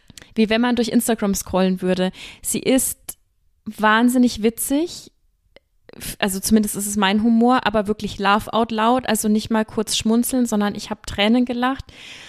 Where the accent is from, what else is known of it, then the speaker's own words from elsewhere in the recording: Germany; weil ich als Deutsche habe mir angemaßt, über New York zu schreiben